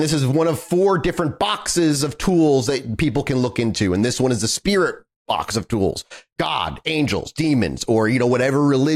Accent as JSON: {"language": "English", "region": "New England", "country": "United States", "lives_now": "Texas, United States", "said": "Texas summer, I'm not built for it. I'm from New England."}